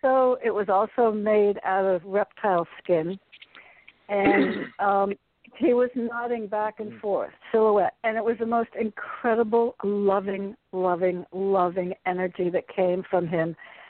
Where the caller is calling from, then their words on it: Connecticut, United States; I'm calling from Connecticut.